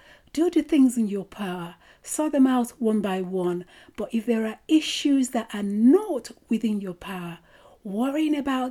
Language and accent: English; United Kingdom; I'm British